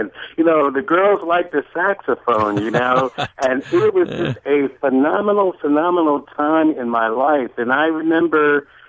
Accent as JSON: {"language": "English", "region": "New York", "country": "United States", "tie": "born or raised there", "said": "I'm a kid from Queens, New York. I went to school in Queens and grew up in the 70s. And I grew up in the projects"}